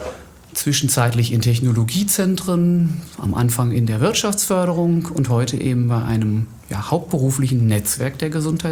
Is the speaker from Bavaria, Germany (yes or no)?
no; Witten, North Rhine-Westphalia, Germany; now in Essen, Germany; Ich bin geboren in Wettern der Ruhr und habe da die Hälfte meines Lebens ungefähr gelebt.